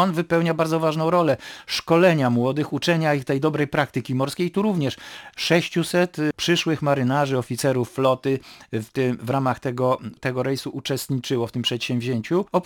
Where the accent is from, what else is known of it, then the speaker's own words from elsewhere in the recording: Sopot, Pomeranian Voivodeship, Poland; born there; Warto dodać, że urodziłem się w Sopocie, mieszkam do dzisiaj w odległości 25 metrów od linii brzegu, czyli od naszego Bałtyku